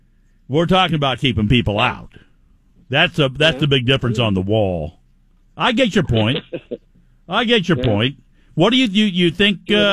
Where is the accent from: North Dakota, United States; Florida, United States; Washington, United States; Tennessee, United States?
Washington, United States; Seattle; Hey, I grew up in Seattle.